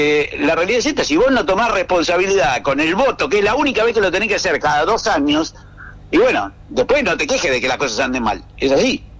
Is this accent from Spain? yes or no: no; Tierra del Fuego, Argentina; Aparte, nosotros somos nuevitos y somos fueguinos.